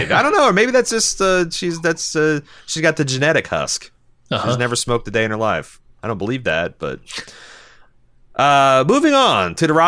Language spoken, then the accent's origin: English; Midwest, United States; we're from the Midwest, we know what stocks are.